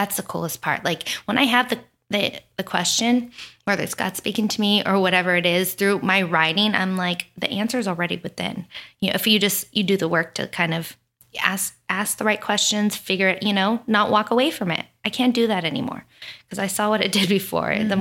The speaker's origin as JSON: {"language": "English", "town": "Oxnard", "region": "California", "country": "United States", "said": "I'm so not from the South at all. I'm from Oxnard, California. I'm a Southern Cali beach girl. And I think I have a twang sometimes, whatever."}